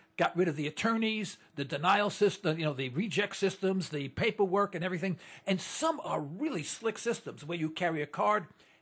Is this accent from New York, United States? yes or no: yes; East Harlem, New York, United States; Okay, well, I'm from East Harlem, New York.